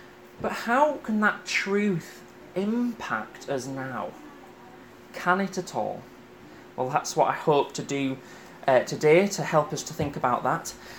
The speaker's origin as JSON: {"language": "English", "town": "Huddersfield", "region": "Yorkshire and the Humber", "country": "United Kingdom", "also_born_or_lived": "Scotland", "lives_now": "Leicester, United Kingdom", "said": "I am originally from Huddersfield in England."}